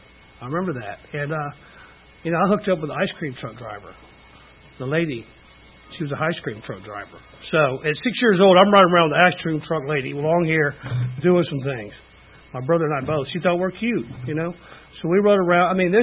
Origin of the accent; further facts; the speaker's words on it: Atlanta, Georgia, United States; born there; I was born in Atlanta, Georgia, in 1966 in Georgia Baptist Hospital.